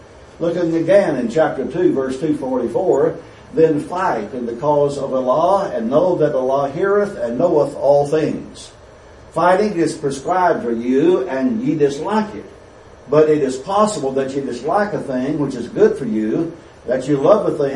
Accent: United States; Now, as a Christian, that concerns me. As an American, that concerns me.

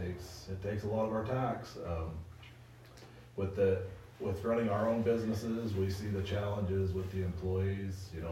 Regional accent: Huntington, United States; I'm from Huntington, so I know some of you.

